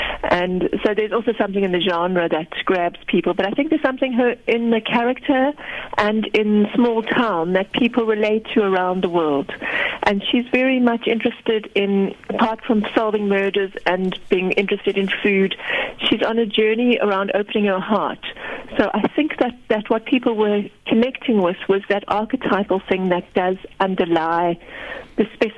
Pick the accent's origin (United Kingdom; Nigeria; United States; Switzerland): United Kingdom; England; I might have made her fully Afrikaans, but I'm English.